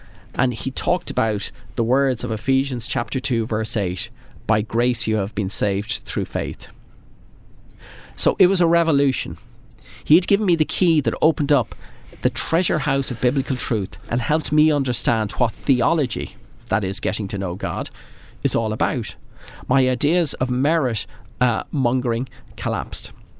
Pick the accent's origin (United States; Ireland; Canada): Ireland; Drogheda, Leinster; Only my father came back, and this is how I grew up in Drogheda, attending St. Peter's.